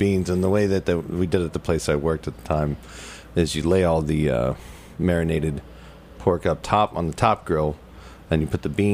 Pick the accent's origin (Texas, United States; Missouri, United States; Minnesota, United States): Missouri, United States; Kansas City; Yeah. Kansas City, Missouri.